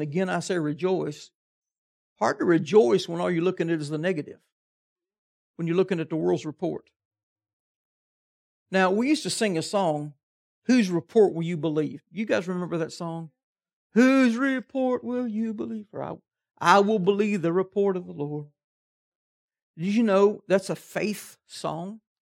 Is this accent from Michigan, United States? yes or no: no; Tennessee, United States; I'm from Tennessee, but God moved me to Kentucky, and even though I'm in the wrong state, I'm still content.